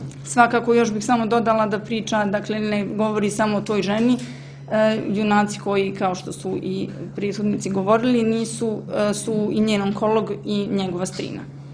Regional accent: Banja Luka, Republika Srpska, Bosnia & Herzegovina; u Banja Luci, odakle sam ja porijeklom

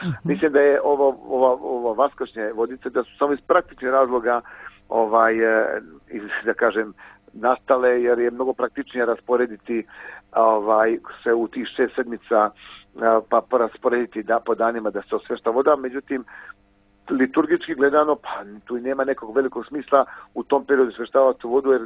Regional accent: Kotor, Kotor Municipality, Montenegro; Jeste, pa može tamo, a kod nas u Kotoru je ovo, dakle vodokrst će po kućama.

